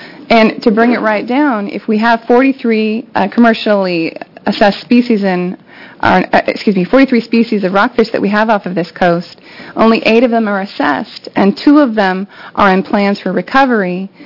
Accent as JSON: {"language": "English", "region": "Oregon", "country": "United States", "tie": "born or raised there", "said": "I come from Southern Klamath County"}